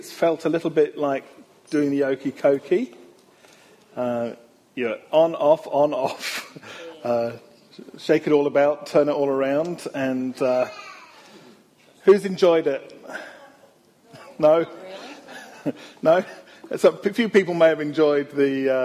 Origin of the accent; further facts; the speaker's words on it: United Kingdom; Excuse me, I'm British.